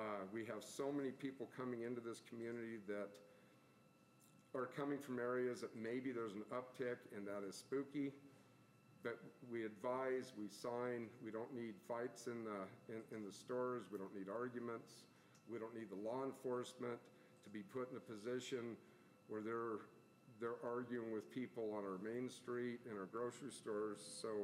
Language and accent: English; United States; You know, I'm an American.